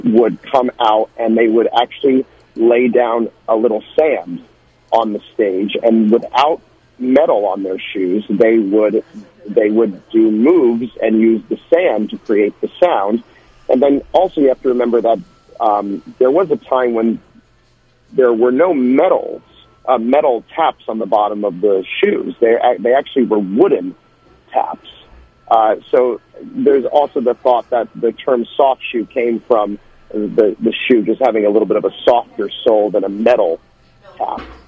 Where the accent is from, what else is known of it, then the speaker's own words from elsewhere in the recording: New Jersey, United States; And even growing up in Northeast New Jersey, so close to the metropolitan area